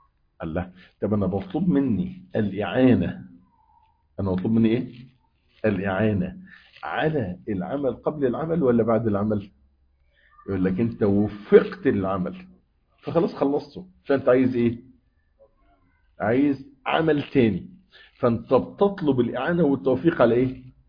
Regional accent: Egypt; زي ما بيقولوا عندنا في مصر يقول لك ايه؟

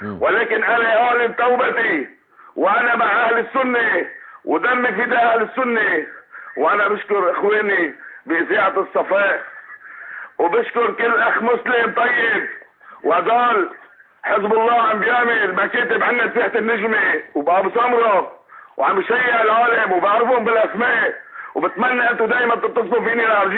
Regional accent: Hama, Hama Governorate, Syria; انا من حماة وافتخر باهل حماة

